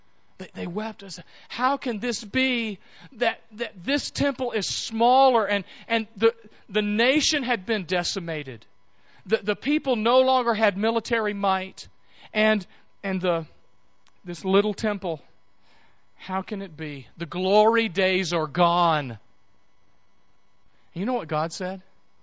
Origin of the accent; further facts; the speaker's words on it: United States; Now, you know, we're American, and that doesn't make a whole lot of sense to us